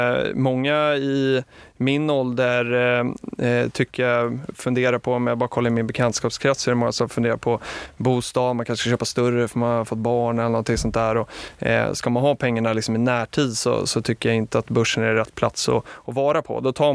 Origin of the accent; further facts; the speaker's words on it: Stockholm, Stockholm County, Sweden; Jag är uppväxt i Stockholm och började plugga på Stockholms universitet